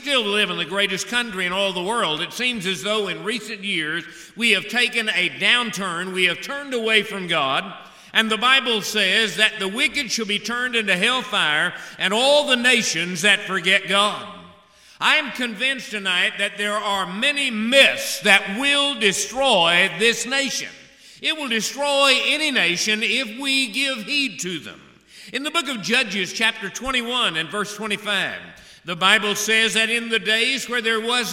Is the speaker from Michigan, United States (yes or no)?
no; Hallsville, Texas, United States; This is my hometown of Hallsville, and I always tell everybody that.